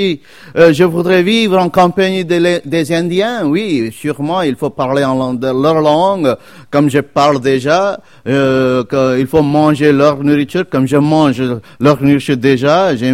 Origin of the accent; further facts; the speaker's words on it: India; moved away as an adult; also born or lived in Madagascar / Mauritius / Réunion / United States; now in Tours, France; et j'ai grandi en Inde hein, pendant 20 ans, 21 ans, puis j'ai travaillé aux États-Unis.